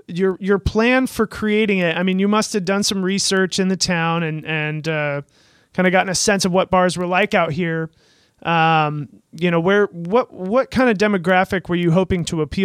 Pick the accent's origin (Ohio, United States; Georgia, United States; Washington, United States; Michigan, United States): Washington, United States; Seattle; I grew up in Seattle too, and I always remember going to Port Angeles and going to that tower right by the Red Lion, you know, in the bay of Port Angeles.